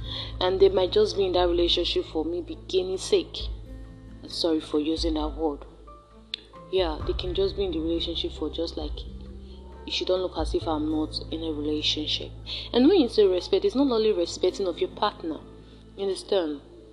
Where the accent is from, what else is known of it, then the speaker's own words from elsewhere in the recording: Benin City, Edo, Nigeria; Okay, I'm a Benin girl. I'm from Nigeria, and my native name is